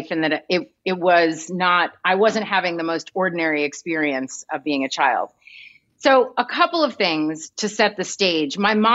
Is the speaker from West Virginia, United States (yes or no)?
no; New York City, New York, United States; also born or lived in Los Angeles / Europe; New York and Europe. So I was born here in LA. I went to the center and then we moved to New York so my mom could do the Wiz in 79.